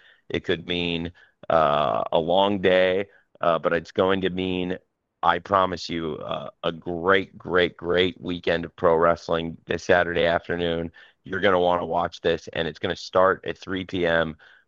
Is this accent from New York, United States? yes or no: no; Champaign, Illinois, United States; I grew up in Champaign, Illinois, tailgating for University of Illinois football games.